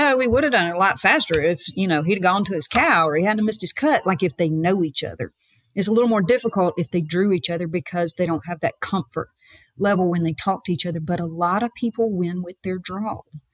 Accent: Thompson, Georgia, United States; I'm from Thompson, Georgia, and they moved from Wilburton, Oklahoma to Thompson, Georgia.

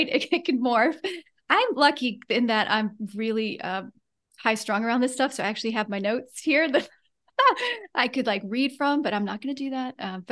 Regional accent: Georgia, United States; I grew up in the Deep South in Georgia, was raised as a Southern Baptist

